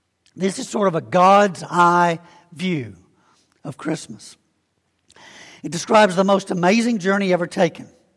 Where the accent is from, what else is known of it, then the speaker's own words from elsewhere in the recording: Alabama, United States; Most of you know I grew up in Alabama